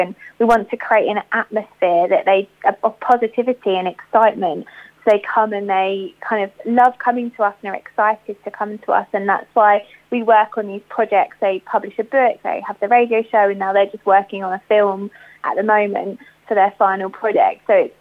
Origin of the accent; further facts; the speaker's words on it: Portsmouth, South East England, United Kingdom; I grew up in Portsmouth, went to local state schools here